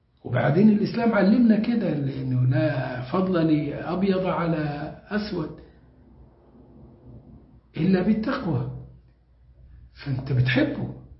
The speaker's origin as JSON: {"language": "Arabic", "country": "Egypt", "said": "قليل منهم اللي يفكر أن أنا مصري."}